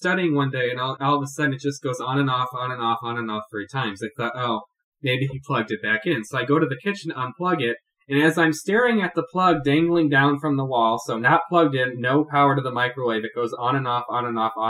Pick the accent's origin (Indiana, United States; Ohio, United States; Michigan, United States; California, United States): Michigan, United States; Detroit; I'm from Metro Detroit.